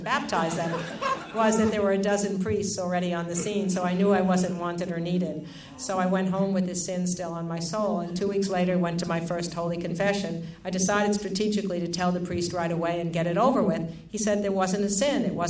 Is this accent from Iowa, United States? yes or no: no; Rockville Centre, New York, United States; And when he was the first Brooklyn Dodger outside of Ebbets Field that came to my hometown of Rockville Center, Long Island, that I would see in person.